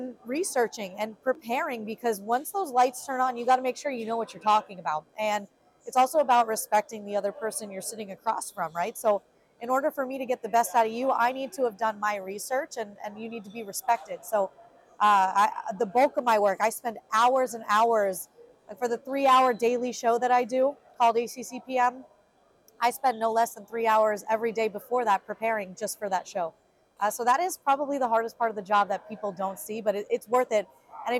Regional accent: Fort Lauderdale, Florida, United States; now in Charlotte, United States; I grew up in Fort Lauderdale.

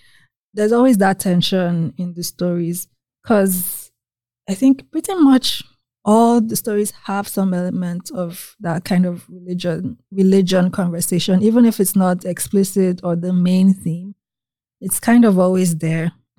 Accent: Nigeria; now in United States; Like growing up in Nigeria, we had this impression of the U.S.

